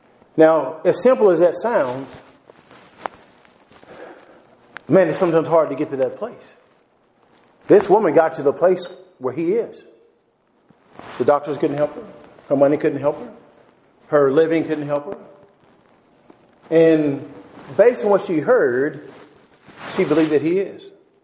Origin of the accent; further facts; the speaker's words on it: Texas, United States; When I was a child growing up in Texas, I used to love to sometimes just lay in the grass at night and look at the stars